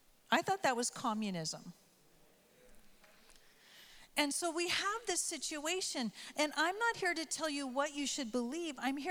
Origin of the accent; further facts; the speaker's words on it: United States; you know, I can speak as an American, so if this doesn't pertain to you